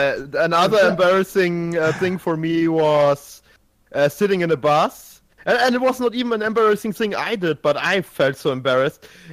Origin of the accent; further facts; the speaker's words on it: Regensburg, Bavaria, Germany; from Regensburg, my hometown, from my hometown to Berlin. I hope you know Berlin.